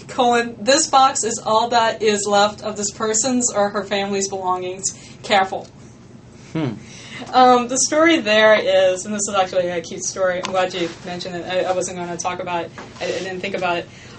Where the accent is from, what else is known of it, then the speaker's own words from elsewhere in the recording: Waveland, Mississippi, United States; So my hometown is Waveland. But a local will pronounce it, and this is where the accent